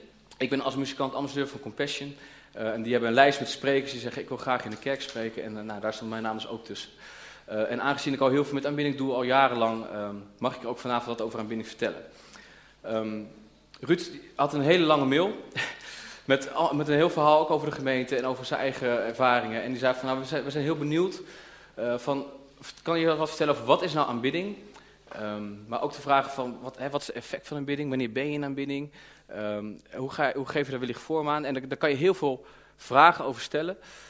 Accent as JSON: {"language": "Dutch", "town": "Houten", "region": "Utrecht", "country": "Netherlands", "said": "Ik kom uit Houten. Dat is hier niet zo ver van gedaan."}